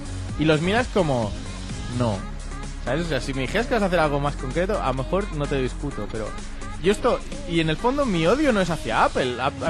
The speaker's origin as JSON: {"language": "Spanish", "country": "Spain", "said": "esto se da por hecho, soy español."}